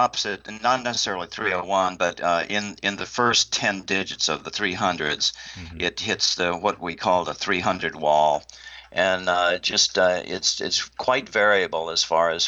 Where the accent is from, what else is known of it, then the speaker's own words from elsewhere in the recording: Washington, United States; but growing up in Washington, you couldn't help it.